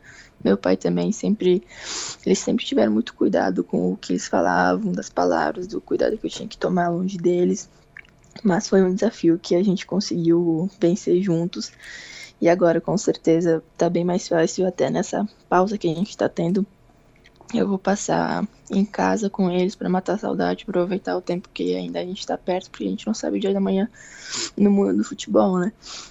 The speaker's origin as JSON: {"language": "Portuguese", "town": "Farroupilha", "region": "Rio Grande do Sul", "country": "Brazil", "said": "que eu sou de Farroupilha"}